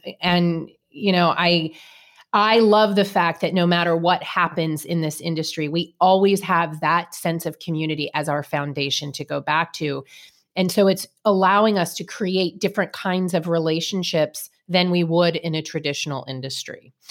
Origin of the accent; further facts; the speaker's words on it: California, United States; I grew up in California, so Humboldt's been legendary